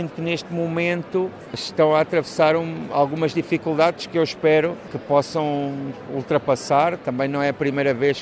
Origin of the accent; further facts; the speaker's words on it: Portugal; nós, como portugueses, realmente aqui encontramos vínculos